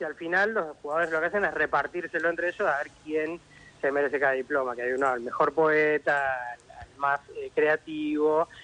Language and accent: Spanish; Mar del Plata, Buenos Aires Province, Argentina; nosotros somos de Mar del Plata, y están algunas vinerías de acá.